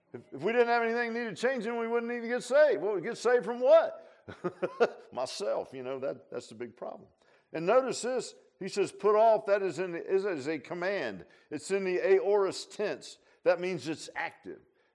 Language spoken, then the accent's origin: English; Virginia Beach, Virginia, United States; I grew up in Virginia Beach